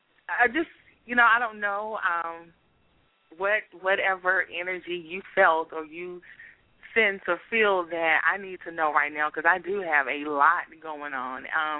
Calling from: Nashville, Tennessee, United States; And this is … calling from Nashville.

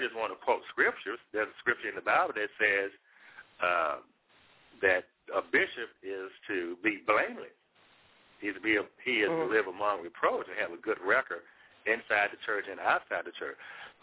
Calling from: Memphis, Tennessee, United States; I'm calling from Memphis, Tennessee.

